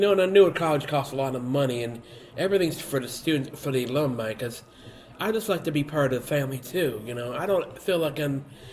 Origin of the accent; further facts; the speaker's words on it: East Chicago, Indiana, United States; also born or lived in Wooster, Ohio; I'm from East Chicago, Indiana.